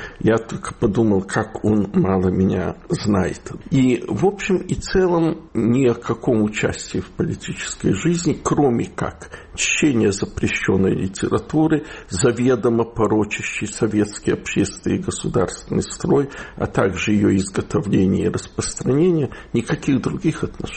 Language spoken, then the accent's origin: Russian; Odesa, Odesa Oblast, Ukraine; accent: Chernivtsi dialect; also born or lived in Chernivtsi; а я вообще в Одессу понаехал из Черновцов, что правда, в возрасте 3 месяца меня привезли в Одессу, да, и говорю на черновицкой говирке